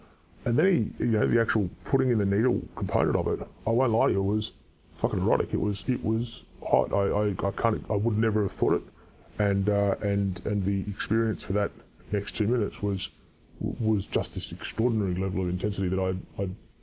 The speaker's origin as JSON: {"language": "English", "town": "Adelaide", "region": "South Australia", "country": "Australia", "tie": "born or raised there", "said": "where I grew up in Adelaide."}